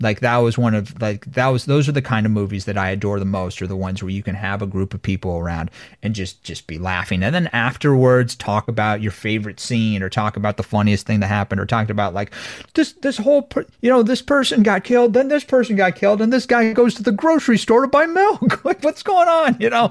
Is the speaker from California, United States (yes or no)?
yes; Lake Tahoe, California, United States; You know, I grew up in Lake Tahoe, and I grew up on the California side